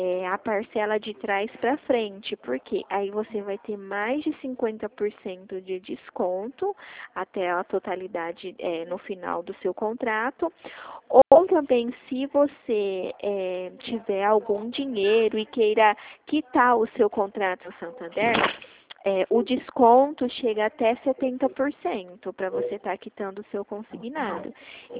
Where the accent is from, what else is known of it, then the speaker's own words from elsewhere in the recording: São Paulo, Brazil; eu sou do estado de São Paulo